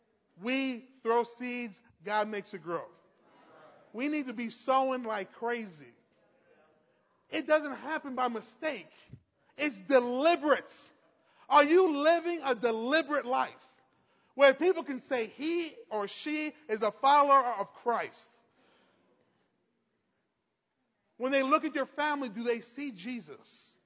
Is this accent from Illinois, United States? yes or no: no; New York, United States; I was from New York, guys.